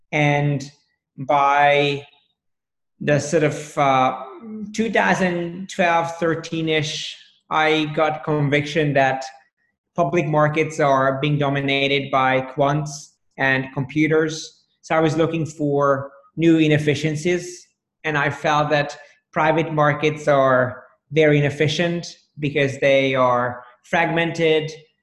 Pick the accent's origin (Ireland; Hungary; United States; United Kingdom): Hungary; English is a second language; So as perhaps you can detect from the accent, I'm from Hungary originally, was born and raised, studied economics